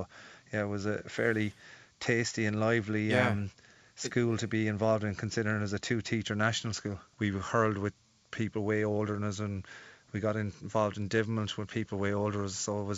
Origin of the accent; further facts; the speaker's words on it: Ireland; it's something that I suppose is engraved in you as an Irish person, and as I said, the area that I'm from.